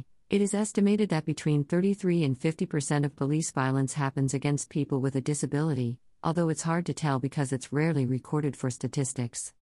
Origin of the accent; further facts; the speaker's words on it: United Kingdom; now in Netherlands; I'm British but currently residing in the Netherlands with my parents and sister.